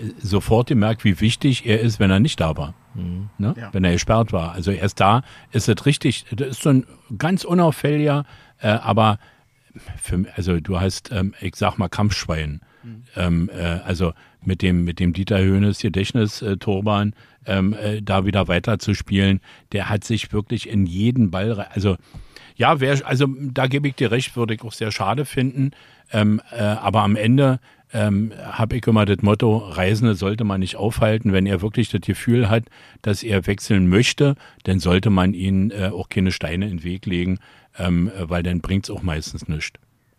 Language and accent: German; Berlin, Germany; als Berliner, als Herthaner.